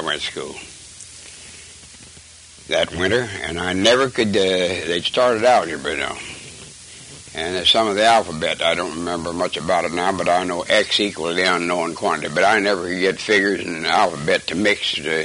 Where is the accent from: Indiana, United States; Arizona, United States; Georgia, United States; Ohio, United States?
Indiana, United States; born there; I was born over here in Clark County, Indiana, between Henryville and Otisco.